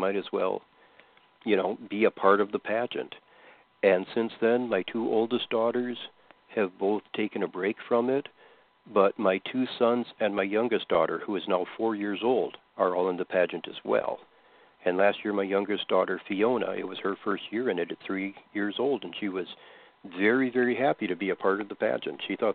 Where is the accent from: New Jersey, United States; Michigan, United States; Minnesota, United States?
Minnesota, United States; Westbrook; I'm from Westbrook personally, that's about 15 miles.